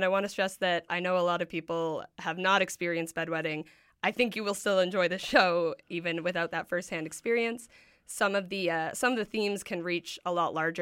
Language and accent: English; Ottawa, Ontario, Canada; now in Toronto, Canada; I'm originally from Ottawa, Ontario